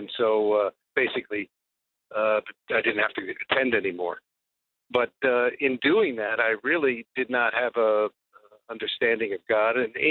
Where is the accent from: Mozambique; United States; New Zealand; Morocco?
United States; New York; And I was from New York, and you know, we Jewish people love to argue.